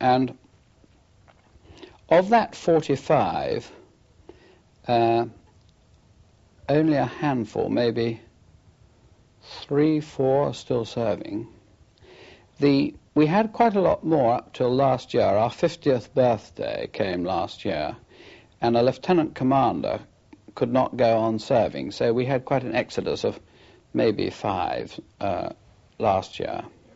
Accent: Plymouth, South West England, United Kingdom; I was brought up in Plymouth, and I lived through the war in Plymouth

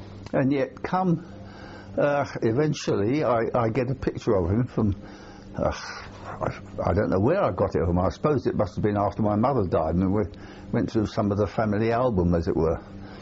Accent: Lambeth, London, United Kingdom; born there; I was born in Lambeth, South London, South West London, I suppose, in 1922, March the 26th.

